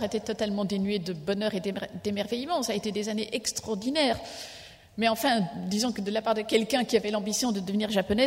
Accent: Belgium; mais je suis belge moi-même

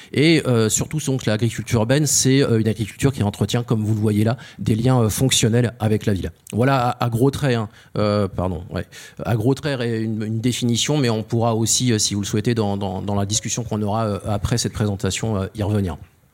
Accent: Paris, Île-de-France, France; born there; Je suis né à Paris et puis j'ai pas fait autre chose que du métro et autres.

